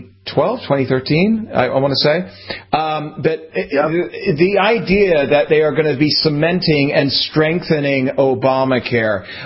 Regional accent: England, United Kingdom; I was born and raised in England

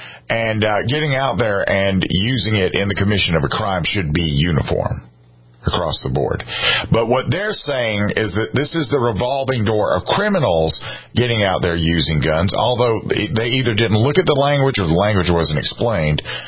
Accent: Columbia, United States; I grew up in Columbia.

